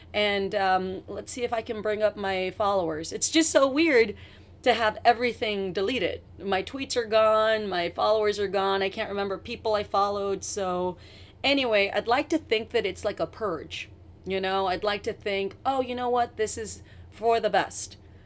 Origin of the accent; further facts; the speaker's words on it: San Juan, Texas, United States; I was born in San Juan, Texas, which is a little tiny town outside of McAllen, Texas, which is the big city for me growing up.